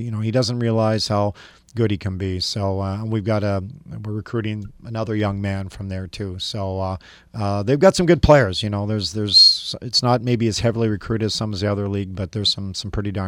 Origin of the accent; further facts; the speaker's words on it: Flin Flon, Manitoba, Canada; I'm from Flin Flon originally. Spent all my summers up until I was like 23 in Flin Flon